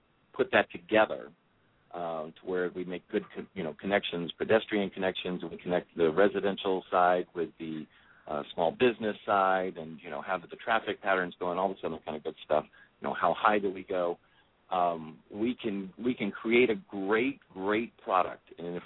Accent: West Palm Beach, Florida, United States; whether it was, you know, where I grew up in West Palm Beach or Boynton Beach or wherever you happen to be

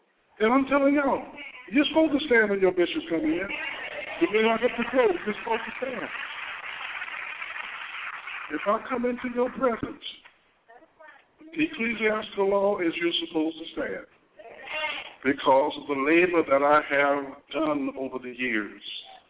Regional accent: Easton, United States; I grew up in Easton. I went to kindergarten in Easton, graduated high school in Easton

